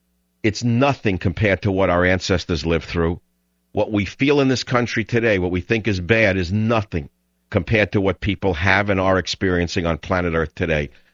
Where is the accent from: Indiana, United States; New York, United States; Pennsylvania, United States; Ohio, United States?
New York, United States; accent: New York; See, you can tell by my accent, no matter where I lived, I'm from New York